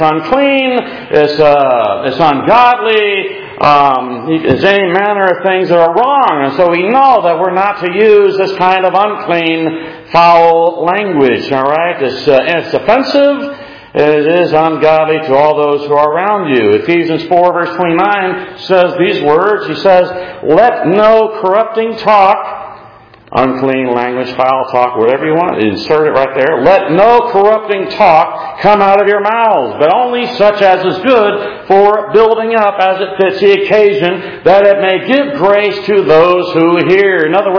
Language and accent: English; San Antonio, Texas, United States; I grew up in San Antonio.